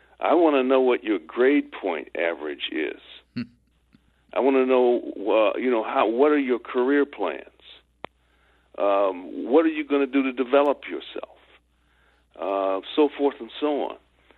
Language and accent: English; Chicago, Illinois, United States; I remember when I was in my young militant stage and growing up in Chicago and flirting with the Black Panthers and so forth